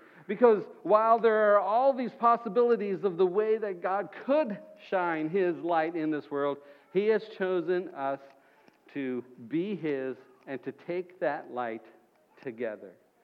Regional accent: Florida, United States; So I grew up in Florida thinking no one lives in West Virginia. Well, here I am living in West Virginia in this little part of the world.

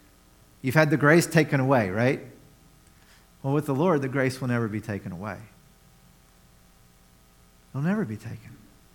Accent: the South, United States; And even where I grew up in the South, I'll say this, is that there are many people who go to church who don't want to hear truths from the scripture right now.

